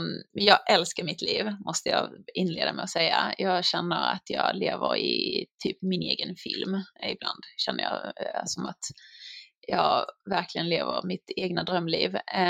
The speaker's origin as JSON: {"language": "Swedish", "country": "Sweden", "said": "Man är ju ganska orädd som svensk"}